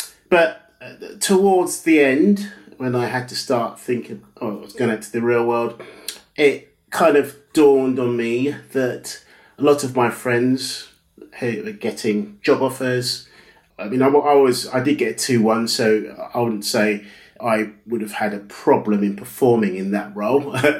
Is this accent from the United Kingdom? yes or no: yes; United Kingdom; I'm British. I was born here.